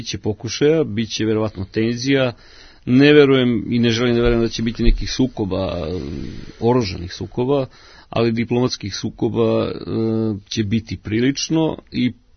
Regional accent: Vršac, Vojvodina, Serbia; Mi u Srbiji imamo ja sam inače rođen u Vršcu, iz Vojvodine sam, živim tamo.

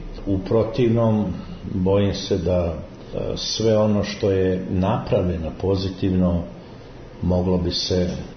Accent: Croatia; Ja to govorim kao Hrvat.

